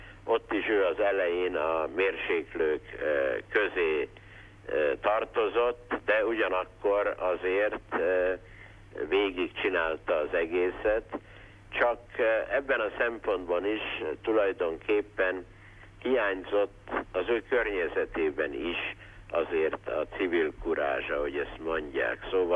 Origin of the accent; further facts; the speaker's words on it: Hungary; talán azért, mert nem cseh vagyok, hanem magyar.